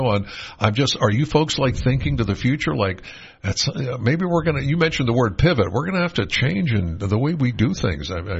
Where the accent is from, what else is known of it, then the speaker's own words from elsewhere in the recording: Penns Valley, Pennsylvania, United States; Okay. I'm from Penns Valley.